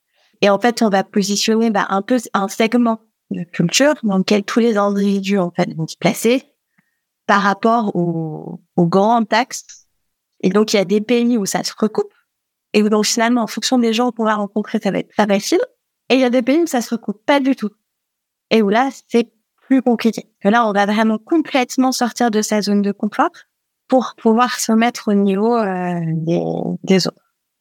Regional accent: France; Et pourtant, on est français, les deux.

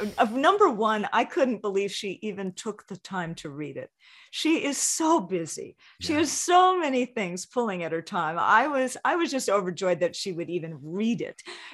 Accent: Hawaii, United States; And so growing up in Hawaii, although I wouldn't say I worshiped in that way, I respected my culture in that way.

